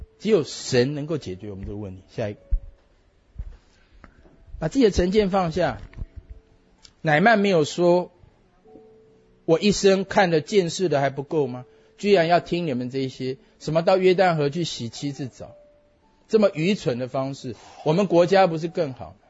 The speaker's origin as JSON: {"language": "Chinese", "country": "Taiwan", "said": "我们台湾人嘛，最喜欢，对不对？"}